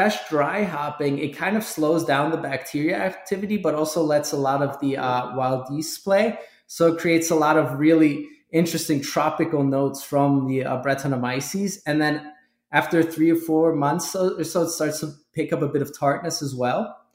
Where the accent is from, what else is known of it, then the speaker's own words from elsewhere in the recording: Germany; English is a second language; I grew up in Germany